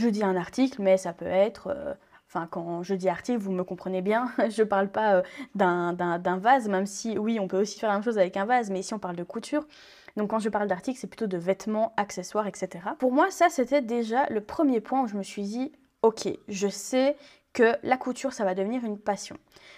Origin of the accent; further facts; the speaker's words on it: Belgium; Donc la gestion en Belgique, oui parce que je suis belge, j'ai oublié de le préciser.